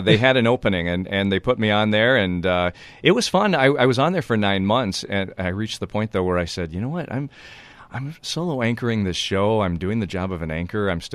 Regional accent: Topeka, Kansas, United States; I'm originally from Topeka, Kansas.

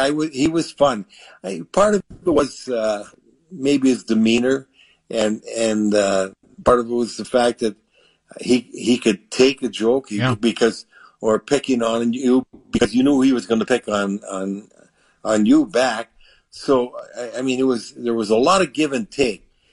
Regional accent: Canada; moved away as an adult; now, remember, I come from Canada. In Canada, they have grades 9, 10, 11, 12, and we had 13 then, which is like the first year of college.

